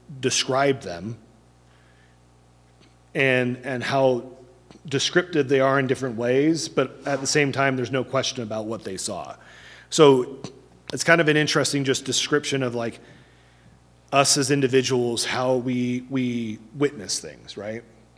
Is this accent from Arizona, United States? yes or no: no; California, United States; also born or lived in Hawaii; Where I grew up in California, didn't see them at all. Luckily, I lived in Hawaii for a lot.